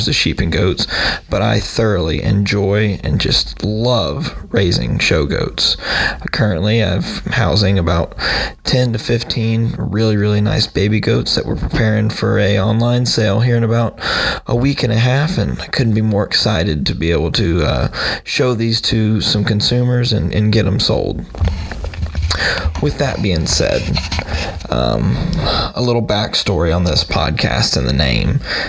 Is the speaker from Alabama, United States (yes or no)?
no; Bryan, Texas, United States; I'm 24 years old. I'm from Bryan, Texas. I've lived here my entire life.